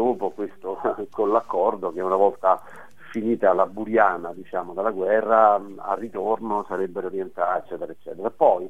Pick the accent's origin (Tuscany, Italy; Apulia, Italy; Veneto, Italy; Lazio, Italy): Lazio, Italy; Rome; Siamo tre romani doc